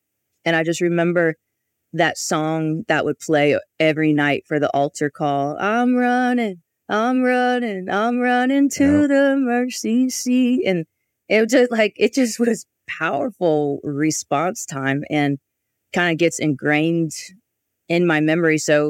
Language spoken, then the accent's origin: English; Louisiana, United States; Well, I grew up in Southern Louisiana, right outside New Orleans.